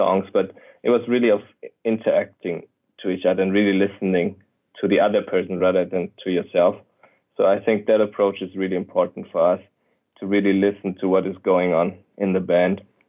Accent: Germany; moved away as an adult; now in United States; Yeah, it was pretty much right after high school. Yeah, the reason was that my piano teacher at that time in Germany, or actually in Switzerland, because I live right at the b

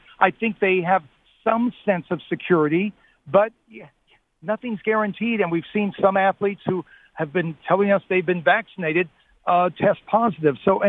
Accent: Los Angeles, California, United States; The first one I went to was in my hometown of L.A., so I've been to every Summer Olympics since 84 in Los Angeles

